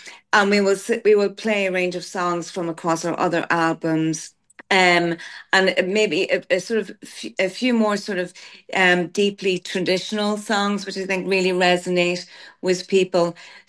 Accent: Ireland; as Irish people

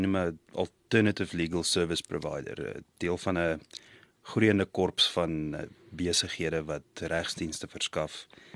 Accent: Potchefstroom, North West, South Africa; born there; Ek is 'n Potchefstroom aanvanklik gebore in Potchefstroom. Kan dit nie onthou nie, maar ons het daar in Rissikstraat gebly. Van daar af het ons pad Johannesburg toe gemaak, graad 1 en 2 daar in Laerskool Fontainebleau gewees.

